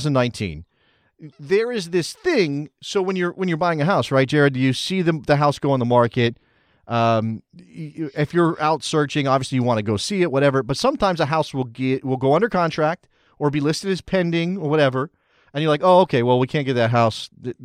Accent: Sacramento, California, United States; I mean, again, I'm from Sacramento, California, so we at least have that going for us.

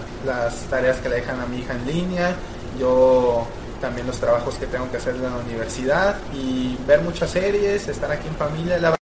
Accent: Guadalajara, Jalisco, Mexico; also born or lived in Veracruz; now in Monterrey, Mexico; como dices, nací en Veracruz, pero soy más tapatío, viví la mayor parte de mi vida ahí en Jalisco y bueno, hoy nos toca estar acá en Monterrey, pero me considero tapatío

